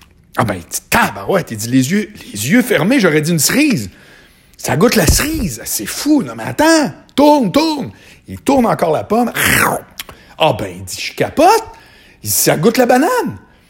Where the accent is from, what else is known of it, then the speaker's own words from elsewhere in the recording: Charlesbourg, Quebec, Canada; moi je viens de Charlebourg